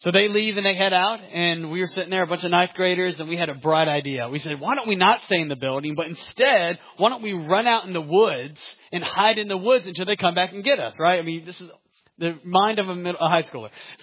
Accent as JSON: {"language": "English", "town": "Atlanta", "region": "Georgia", "country": "United States", "tie": "born or raised there", "said": "I grew up in the Atlanta area."}